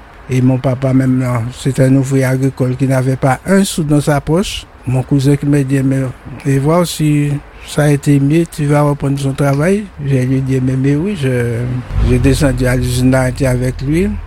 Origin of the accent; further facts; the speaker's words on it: Le Lamentin, Martinique; J'étais de Lamantin, mais j'étais à l'école au François.